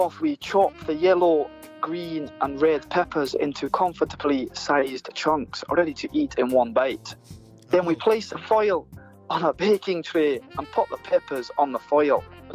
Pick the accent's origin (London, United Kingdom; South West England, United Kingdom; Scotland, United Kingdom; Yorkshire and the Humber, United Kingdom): Scotland, United Kingdom; accent: Scottish; it is going to be in my Scottish accent.